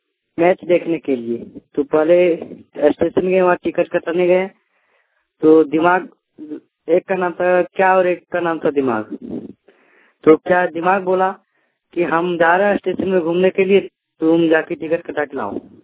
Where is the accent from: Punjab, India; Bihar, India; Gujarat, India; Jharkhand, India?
Jharkhand, India; Simariya; मैं गिरिडीह जिला सिमरिया गांव का रहने वाला हूँ।